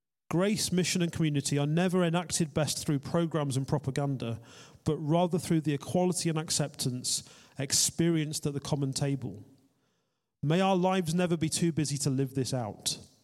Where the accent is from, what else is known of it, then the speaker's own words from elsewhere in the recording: England, United Kingdom; And we're English